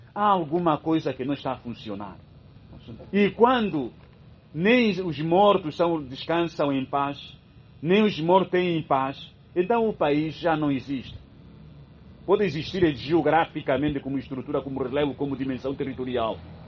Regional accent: Angola; Estou a falar só como africano, como angolano.

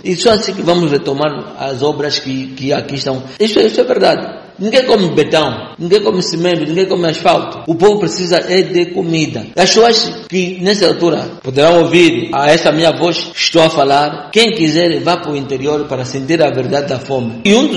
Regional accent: Angola; eu como angolano

